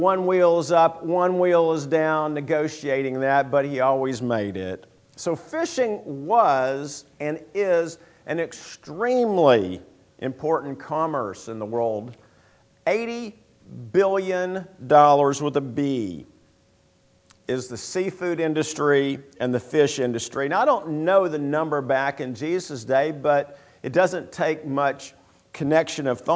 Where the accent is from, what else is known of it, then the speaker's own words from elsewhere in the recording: Oklahoma, United States; Well, I grew up in Oklahoma.